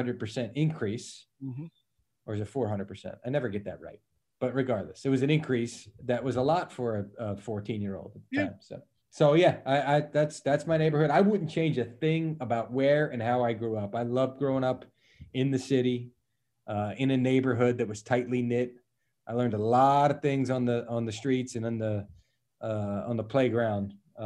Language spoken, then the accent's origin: English; Philadelphia, Pennsylvania, United States; Well, I'm from Philly. I mean, I used to walk to the Vet, Veterans Stadium.